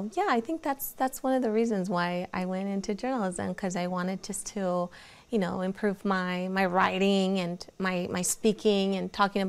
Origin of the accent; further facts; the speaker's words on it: Lindsay, California, United States; English is a second language; also born or lived in Guadalajara, Mexico; my accent and, not English, not being my primary language. I was born in Mexico, in Guadalajara, Jalisco. And parents brought me here when I was 5 years old. Grew up in Porterville in Lindsay, California.